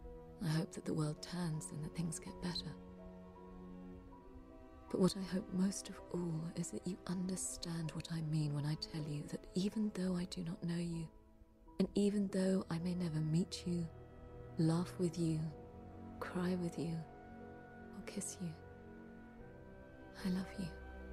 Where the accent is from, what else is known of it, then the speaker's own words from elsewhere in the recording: Nottingham, East Midlands, United Kingdom; born there; I was born in Nottingham in 1985. I don't remember much of those early years, but I do remember the rain.